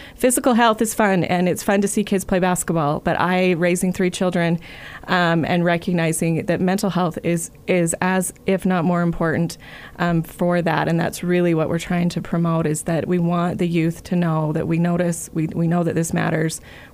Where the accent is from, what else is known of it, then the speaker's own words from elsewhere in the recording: Utah, United States; Growing up in Emory County myself